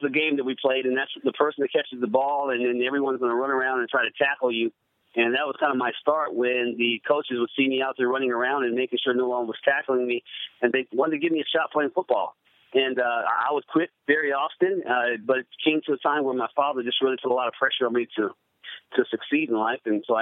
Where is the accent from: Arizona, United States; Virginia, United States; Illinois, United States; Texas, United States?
Arizona, United States; Tucson; also born or lived in Trenton, New Jersey; originally I'm from Trenton, New Jersey, but made our way out to the Tucson, Arizona area when my father was stationed in the service, and finished high school and college there